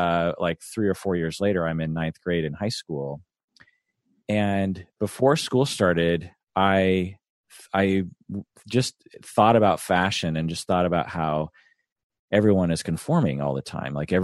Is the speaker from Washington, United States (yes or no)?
yes; Seattle, Washington, United States; When I was growing up in the Seattle area in the late 70s, early 80s, everyone wore Levi's jeans.